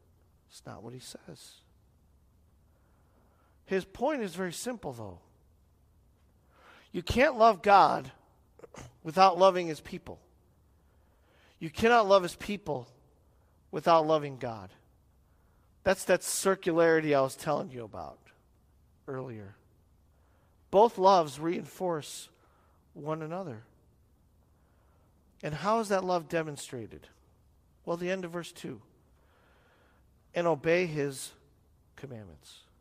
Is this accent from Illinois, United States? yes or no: yes; Chicago, Illinois, United States; I'm from Chicago. And I don't say that to joke.